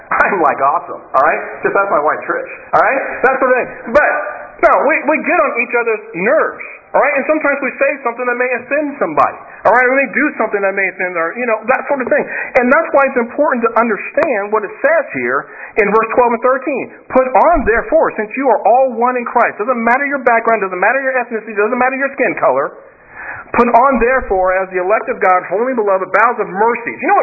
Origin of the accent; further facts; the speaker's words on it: Kansas City, Kansas, United States; am predominantly, mainly, mostly black, a little Cherokee Indian in me from my dad's side, from Kansas City, growing up in Wyandotte County.